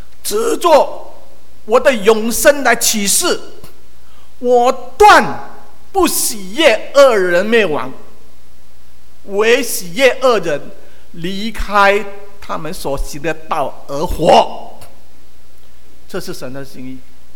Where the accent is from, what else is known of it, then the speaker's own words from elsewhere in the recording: China; 我想我们都是中国人，我们了解中国人的思想。